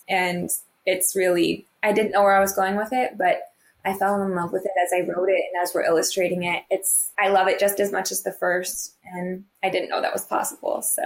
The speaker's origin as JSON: {"language": "English", "town": "St. Louis", "region": "Missouri", "country": "United States", "said": "And so I'm from the St. Louis area, and I love dogs."}